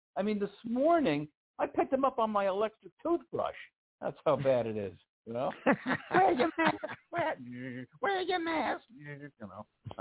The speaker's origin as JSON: {"language": "English", "town": "Livingston", "region": "New Jersey", "country": "United States", "tie": "born or raised there", "said": "Yeah, yep. I grew up in Livingston, you know."}